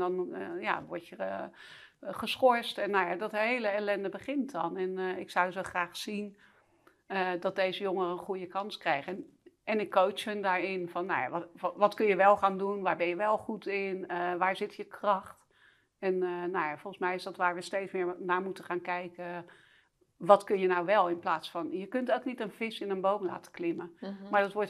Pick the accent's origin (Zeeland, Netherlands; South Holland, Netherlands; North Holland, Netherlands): South Holland, Netherlands; Rotterdam; Want ik kwam uit Rotterdam Spangen.